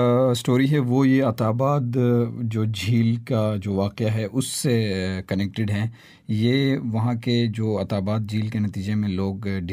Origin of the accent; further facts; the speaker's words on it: Gilgit-Baltistan, Pakistan; جب میں اپنے انٹروڈکشنز میں کہتا تھا کہ میں گلگت بلتستان سے ہوں